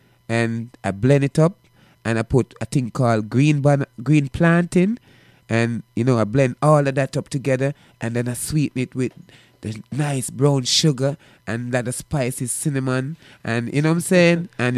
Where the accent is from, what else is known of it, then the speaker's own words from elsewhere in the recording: Jamaica; the porridge is a special thing that we grew up on in Jamaica. We grew and porridge in Jamaica as little youth